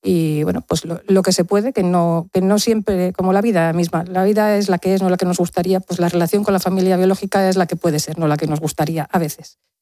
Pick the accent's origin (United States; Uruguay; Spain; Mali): Spain; Las Rozas, Community of Madrid; las tengo enterradas en mi pueblo aquí en Madrid, en Las Rozas